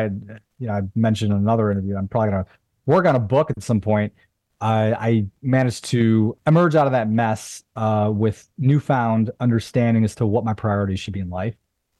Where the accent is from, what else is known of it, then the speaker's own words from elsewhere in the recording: Buffalo, New York, United States; And I'm from Buffalo, so that's that was like a big deal for me.